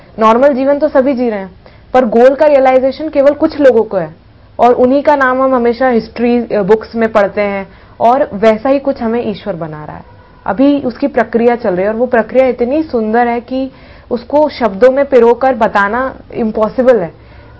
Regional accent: Bhopal, Madhya Pradesh, India; मैं भोपाल की रहने वाली हूँ

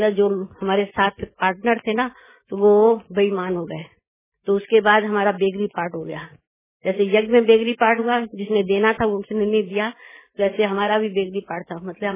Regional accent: Multan, Punjab, Pakistan; वैसे भी हम मुल्तान के रहने वाले हैं और कराची और मुल्तान का 3 घंटे का रास्ता था। आसी पड़ोसी हैं हम और भाषा भी बहुत मिलती जुलती है हमारी, सिंध की और मुल्तानी भाषा मिलती जुलती है।

